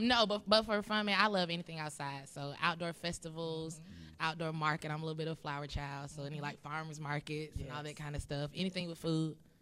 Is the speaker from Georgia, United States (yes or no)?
yes; Atlanta, Georgia, United States; I am from Atlanta, Georgia. So I am home. Welcome to my home.